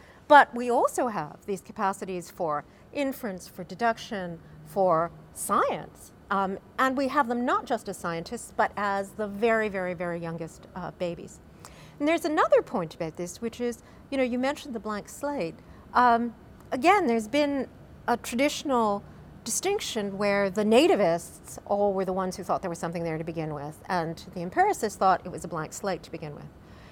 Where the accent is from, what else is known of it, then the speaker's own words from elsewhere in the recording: California, United States; I come from the Bay Area, and I'm a baseball fan.